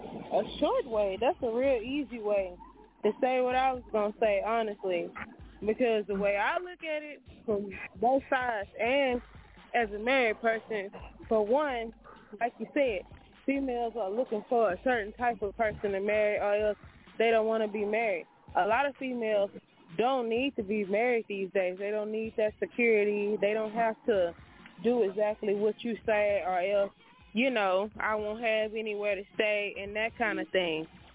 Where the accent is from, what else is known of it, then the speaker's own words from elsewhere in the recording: Texas, United States; But guess what? I'm from Texas.